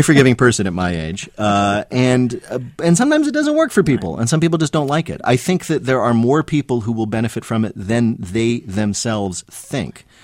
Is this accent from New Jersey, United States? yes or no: yes; Berkeley Heights, New Jersey, United States; The first happened when I was an adolescent growing up in Berkeley Heights, New Jersey, in North Jersey, if people know or care about that.